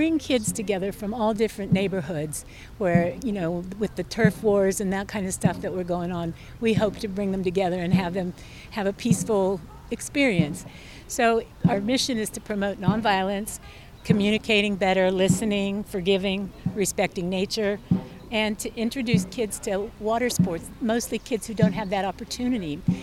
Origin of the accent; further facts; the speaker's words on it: Pittsburgh, Pennsylvania, United States; I'm from Pittsburgh